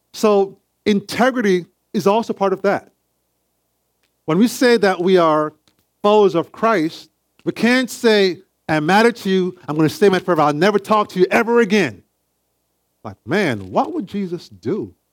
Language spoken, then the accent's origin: English; Jamaica; how we used to handle some conflict growing up in Jamaica.